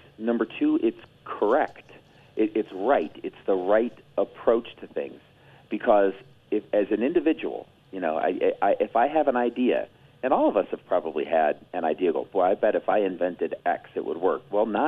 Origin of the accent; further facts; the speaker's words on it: Chicago, Illinois, United States; I was born and raised in Chicago. All right, in Chicago area, I should say.